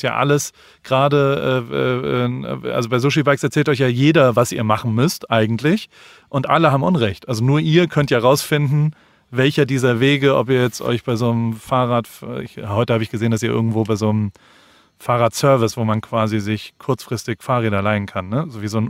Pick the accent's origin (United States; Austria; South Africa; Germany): United States; German is a second language; immerhin komme ich aus Amerika